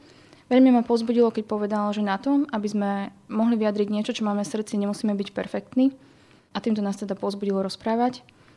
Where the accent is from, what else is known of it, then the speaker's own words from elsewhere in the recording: Prešov Region, Slovakia; Pochádzam z Prešovského kraja, teda z Prešovskej archieparchie.